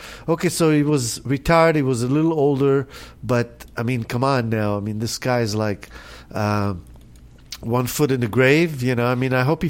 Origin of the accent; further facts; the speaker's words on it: Israel; we also found out we're both from Israel